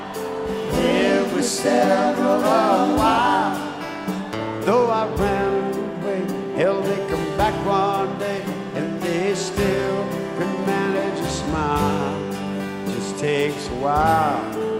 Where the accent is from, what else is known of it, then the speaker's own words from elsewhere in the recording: Canada; accent: Canadian; I didn't know whether that was a pirate accent or that was my Canadian accent.